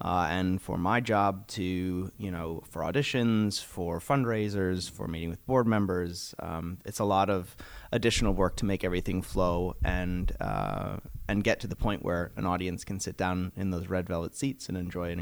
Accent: Ohio, United States; now in Canada; No, I'm originally from Ohio, but live in Canada.

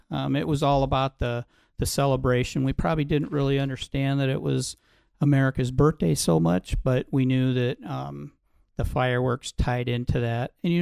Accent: Sioux City, Iowa, United States; Growing up in Sioux City at that time, I don't think I had gone any farther than some of my relatives lived in Texas.

